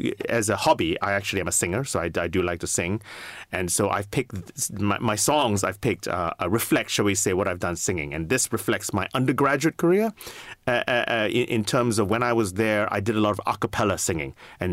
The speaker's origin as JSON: {"language": "English", "region": "California", "country": "United States", "tie": "born or raised there", "also_born_or_lived": "London, United Kingdom", "said": "While I was raised in California, so to speak, my dad was doing his specialty training."}